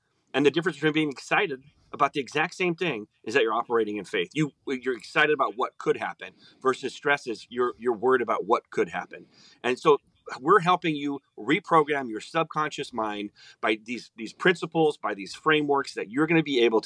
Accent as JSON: {"language": "English", "town": "Omaha", "region": "Nebraska", "country": "United States", "tie": "born or raised there", "said": "I grew up in Omaha, Nebraska, and I had cornfields everywhere around me, and all my buddies were farmers"}